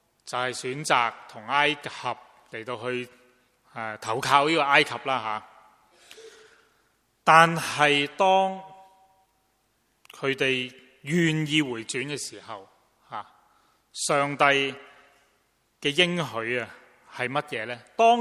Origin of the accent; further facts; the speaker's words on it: Guangdong, China; 刚才我们用我们广东人的俗语